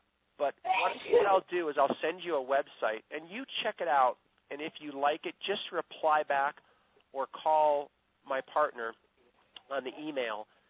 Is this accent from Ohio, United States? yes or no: yes; Cleveland, Ohio, United States; I'm from Ohio. Cleveland, Ohio is where I was born.